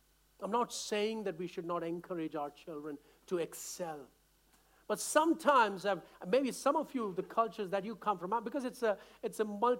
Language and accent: English; India; I can talk about India, so I'm not going to upset anyone. I come from India.